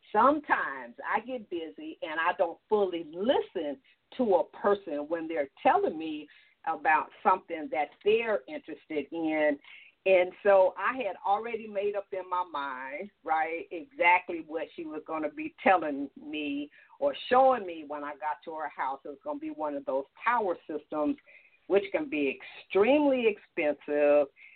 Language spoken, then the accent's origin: English; California, United States; you know me, I'm from California, so everything's cold